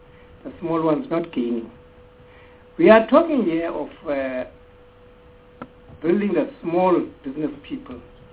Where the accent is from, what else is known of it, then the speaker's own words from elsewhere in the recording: Eastern Cape, South Africa; Then the state of the schools, as my colleagues have said, in the Eastern Cape, they are horrible. I'm from the Eastern Cape.